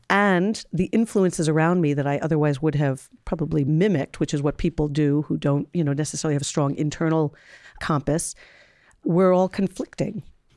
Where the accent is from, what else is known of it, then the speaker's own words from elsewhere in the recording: New York City, New York, United States; So as a New Yorker versus someone living in Tokyo, I have a very different set of influences.